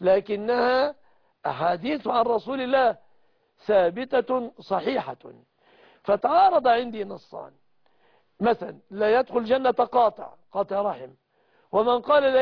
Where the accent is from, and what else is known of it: Egypt